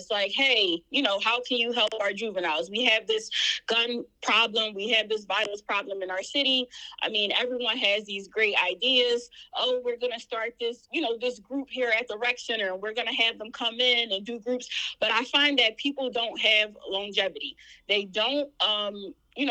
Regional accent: Philadelphia, Pennsylvania, United States; Yeah, and, you know, that's where I come from. I'm from West Philly.

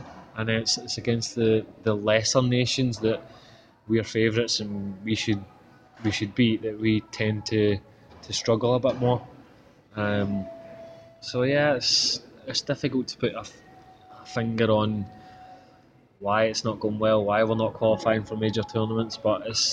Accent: Scotland, United Kingdom; we watched the European Championships as obviously a Scotsman.

